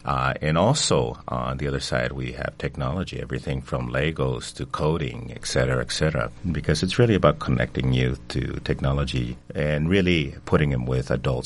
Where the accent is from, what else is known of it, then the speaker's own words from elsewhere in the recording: Guatemala; English is a second language; now in United States; But originally, I'm from Guatemala, Central America. My first language is not English. And when I immigrated to the United States, 4-H was not in my lexicon.